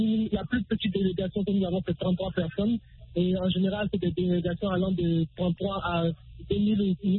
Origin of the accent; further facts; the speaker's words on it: Canada; on a des Canadiens, comme moi, parce que moi je suis Canadien